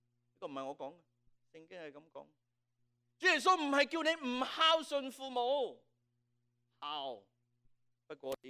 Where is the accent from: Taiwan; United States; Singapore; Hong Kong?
Hong Kong; 我们香港人说爱到他窿啊